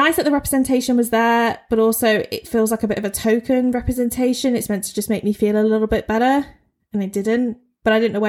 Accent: United Kingdom; I'm white and I'm British

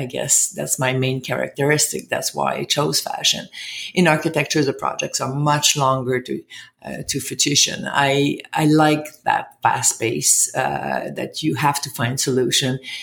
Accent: Montreal, Quebec, Canada; born there; I was born in Montreal

